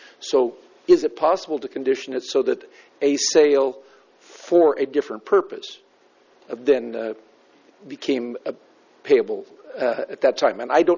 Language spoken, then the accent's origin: English; Nipomo, California, United States; I'm from Napomo, and I'm speaking as a private individual in this matter.